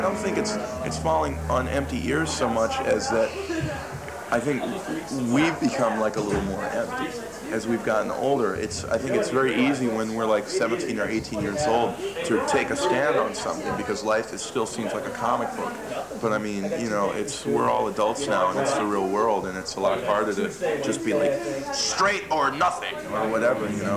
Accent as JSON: {"language": "English", "town": "Takoma Park", "region": "Maryland", "country": "United States", "said": "No, I'm from Washington. From Washington. D.C., yeah. Both Lenny and I are from the same town. Tacoma Park, Maryland, a fine place to live."}